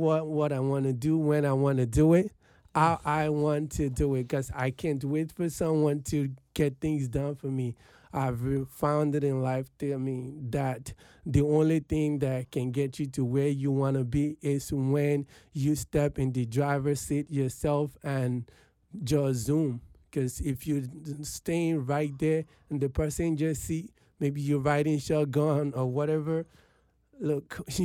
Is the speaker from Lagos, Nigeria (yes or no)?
yes; Lagos, Nigeria; now in Abuja, Nigeria; I grew up in Oluwole, Lagos, Nigeria, Ogba. There, it's a competition.